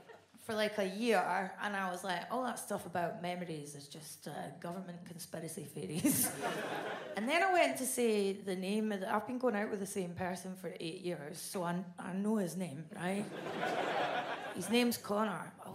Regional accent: Scotland, United Kingdom; now in England; I never really thought much about being Scottish. Then I moved to England and I became

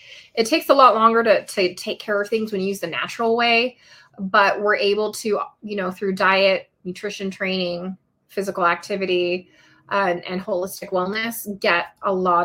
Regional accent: Nevada, United States; also born or lived in New York; So after I left New York, I went back home to my home state of Nevada, because I was not a nurse in New York

